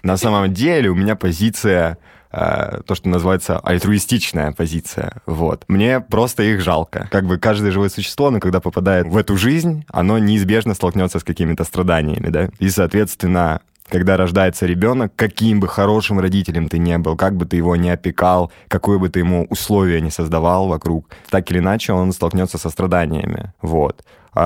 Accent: Donetsk, Donetsk Oblast, Ukraine; да, я из Донецка, вот, и у меня там некоторые друзья пооставались

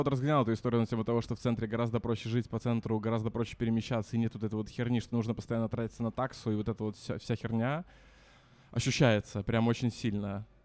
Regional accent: Belarus; мы, белорусы, любим говорить утвердительное предложение вопросительным тоном.

